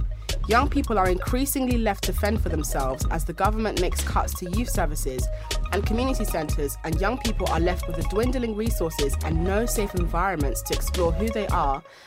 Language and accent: English; Peckham, London, United Kingdom; in my hometown of Peckham.